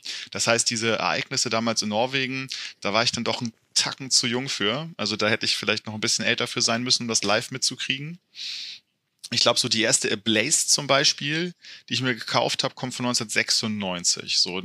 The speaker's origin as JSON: {"language": "German", "region": "Hamburg", "country": "Germany", "said": "also ich komme aus Hamburg ursprünglich"}